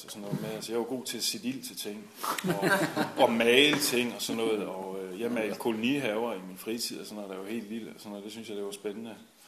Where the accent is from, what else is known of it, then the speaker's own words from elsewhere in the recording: Esbjerg, Region of Southern Denmark, Denmark; så er jeg 41, jeg er lige fyldt 41 i går, og født og opvokset i Esbjerg.